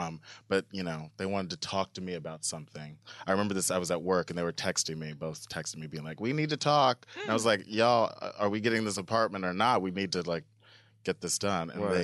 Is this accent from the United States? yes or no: yes; Tulsa, Oklahoma, United States; moved away; Well, I moved here from Oklahoma about 12 years ago.